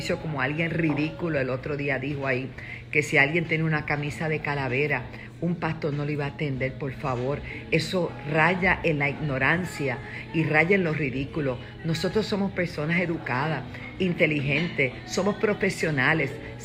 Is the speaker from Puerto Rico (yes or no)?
yes; Puerto Rico; por lo que está pasando en mi país, en mi hermosa tierra Puerto Rico